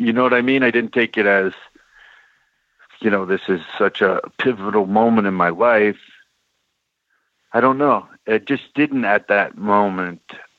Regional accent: Los Angeles, California, United States; also born or lived in Virginia; I grew up in Los Angeles, born in Virginia.

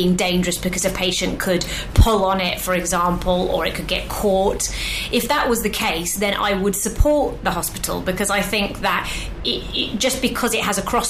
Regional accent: London, United Kingdom; I'm from London originally, hugely multicultural

